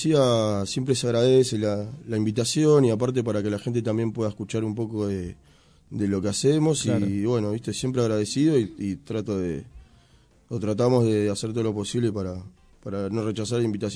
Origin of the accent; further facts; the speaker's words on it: Lanús, Buenos Aires Province, Argentina; Sí, somos de ahí, de Caraza, de Lanús. Mirá. Somos oriundos ahí